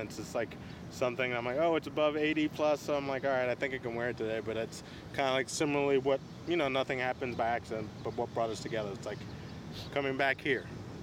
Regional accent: Philadelphia, Pennsylvania, United States; So it's just part of that whole heritage of being in Philadelphia and being raised Philly, and but also being American.

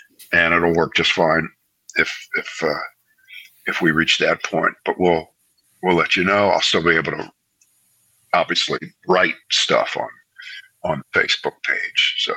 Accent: United Kingdom; I'm Brit.

